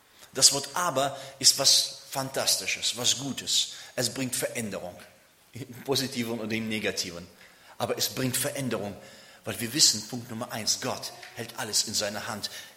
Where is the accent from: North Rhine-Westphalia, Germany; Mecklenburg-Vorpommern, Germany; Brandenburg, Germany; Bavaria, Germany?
North Rhine-Westphalia, Germany; Bonn; ich komme aus Bonn